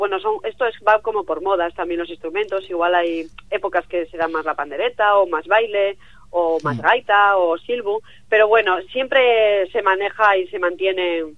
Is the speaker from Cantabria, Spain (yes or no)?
yes; Torrelavega, Cantabria, Spain; also born or lived in Bilbao; Yo soy de Torrelavega, pero bueno, me he movido por Bilbao y estudiaba por allí.